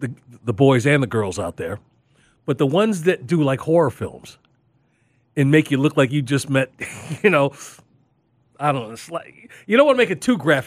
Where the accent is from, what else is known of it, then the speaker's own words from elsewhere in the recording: Chicago, Illinois, United States; That's one of the earliest remembrances I have of growing up in Chicago, when I hear the grown folks talking